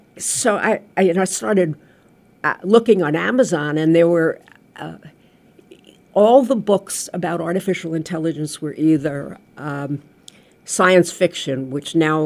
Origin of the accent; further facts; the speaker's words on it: Mount Vernon, New York, United States; Well, I grew up in Mount Vernon, New York, if anybody is familiar with that suburb.